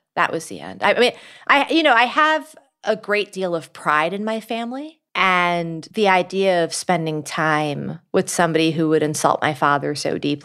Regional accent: New York City, New York, United States; in nonprofit work in New York City, my hometown.

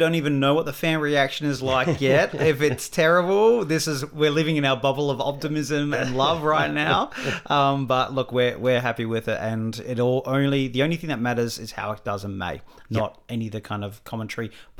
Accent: Australia; I think for anyone who knows us or listens to the pod, we are Australian.

